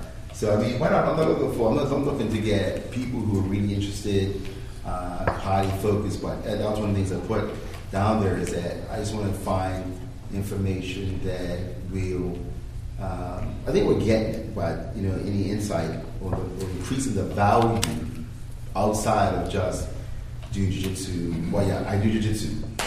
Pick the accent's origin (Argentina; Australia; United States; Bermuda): Bermuda; I'm from Bermuda, as you may be aware, if you're not, then it's there. It's a very small country, a very wealthy country.